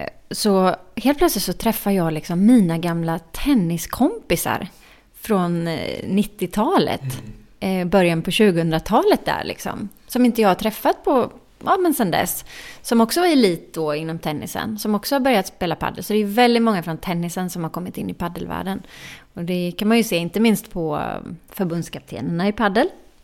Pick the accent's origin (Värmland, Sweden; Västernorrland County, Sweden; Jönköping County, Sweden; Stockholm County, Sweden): Jönköping County, Sweden; Jönköping; Men då har vi faktiskt ett välgörenhetsevent som jag är med och hostar nere i min hemstad Jönköping.